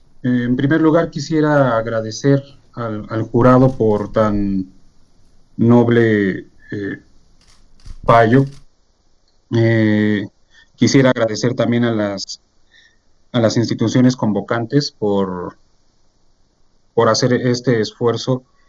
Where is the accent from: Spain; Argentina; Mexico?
Mexico; Mexico City; also born or lived in Cuautitlán Izcalli; now in Atlixco, Mexico; en Atlixco, Puebla, vivo aquí desde hace casi 8 años. Soy originario de la Ciudad de México, nací en la Ciudad de México. Después me fui a vivir al Estado de México, a Cuautitlán Izcalli